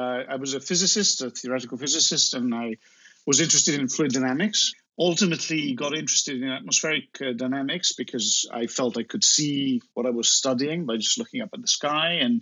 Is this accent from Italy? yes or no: yes; Italy; also born or lived in United States; now in London, United Kingdom; I'm actually half English, half Italian, so I grew up in Italy, but then most of my professional career was between the US and the UK, and my mum's English, which is why I sound this way.